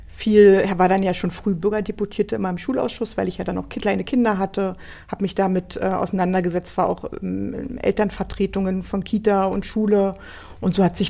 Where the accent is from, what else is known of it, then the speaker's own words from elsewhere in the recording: Berlin, Germany; tatsächlich im Krankenhaus Kaulsdorf geboren. Das liegt im schönen Bezirk Marzahn-Hellersdorf. Bin dann in Lichtenberg gegenüber vom Tierpark aufgewachsen bis zu meinem 10. Lebensjahr.